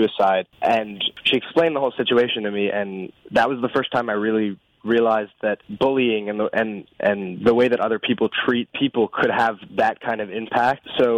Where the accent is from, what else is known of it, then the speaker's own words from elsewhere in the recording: Hastings-on-Hudson, New York, United States; Hastings-on-Hudson.